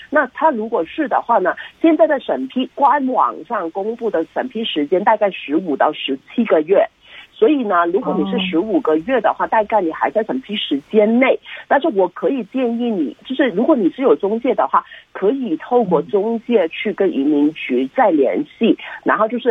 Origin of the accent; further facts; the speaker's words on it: China; 我们就是中国人嘛，在这里我们常常都会有起一个英文名字，